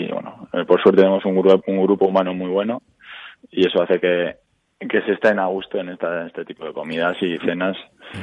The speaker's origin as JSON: {"language": "Spanish", "town": "San Sebastián", "region": "Basque Country", "country": "Spain", "said": "¿De dónde? Soy de Donosti."}